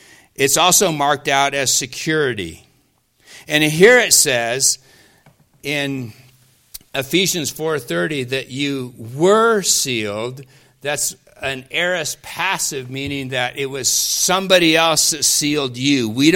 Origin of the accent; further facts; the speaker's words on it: Pacific Northwest, United States; I grew up in the Northwest when they used to do, one of the biggest industries of the Northwest was lumber.